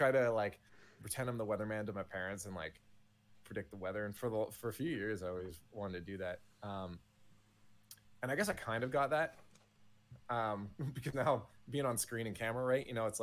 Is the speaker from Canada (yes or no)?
yes; Canada; So I had that big issue because I'm Canadian.